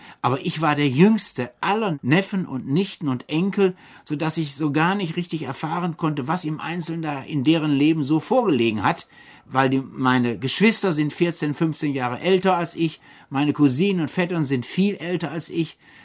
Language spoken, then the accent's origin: German; Bielefeld, North Rhine-Westphalia, Germany; Wenn ich an die Zeiten meiner Kindheit in Bielefeld denke